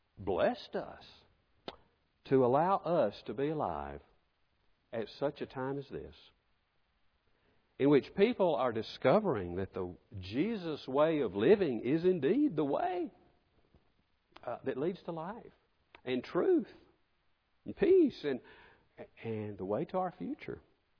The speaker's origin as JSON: {"language": "English", "town": "Birmingham", "region": "Alabama", "country": "United States", "tie": "born or raised there", "said": "in my hometown, when I was a little boy, Martin Luther King comes to Birmingham"}